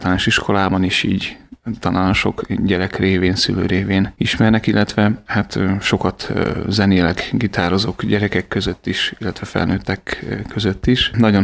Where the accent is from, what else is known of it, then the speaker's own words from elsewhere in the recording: Kiskunhalas, Bács-Kiskun, Hungary; born there; Kiskolmási származású vagyok, itt születtem Halason.